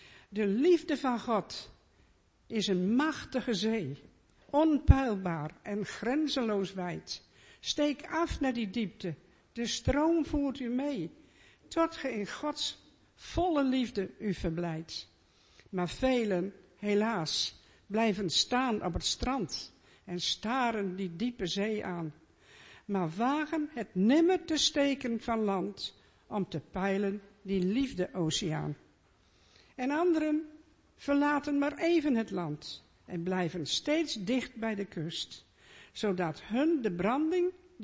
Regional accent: Emmeloord, Flevoland, Netherlands; also born or lived in Ter Apel; Ik ben geboren in Ter Apel, Vlachtwedde. En we zijn na de oorlog zijn wij met mijn ouders naar Emmeloord gegaan. Er was helemaal niks in Emmeloord. We stonden op een woonwagenkamp en we moesten wachten op de eerste huizen. En dat was de Rietstraat. Daar heb ik gewoond.

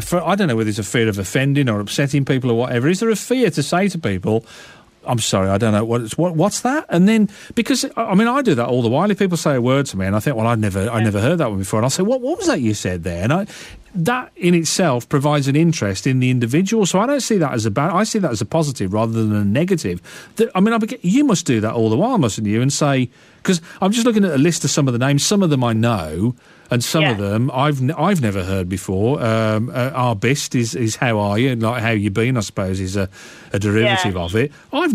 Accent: Great Barr, West Midlands, United Kingdom; also born or lived in Walsall; I'm born and bought. So I was born in Walsall. Technically, I suppose I'm born in Walsall when it was part of Staffordshire, but then lived in Great Barr.

